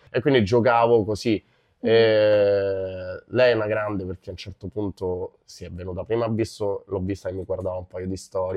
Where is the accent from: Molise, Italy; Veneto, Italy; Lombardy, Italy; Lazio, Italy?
Lazio, Italy; Rome; essendo nato e cresciuto a Roma, tra l'altro Centocelle